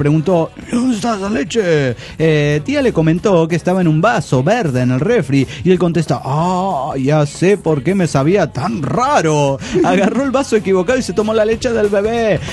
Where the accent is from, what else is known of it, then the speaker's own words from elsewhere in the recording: Axochiapan, Morelos, Mexico; La causa es que en mi pueblo, en Axochiapan, el caos es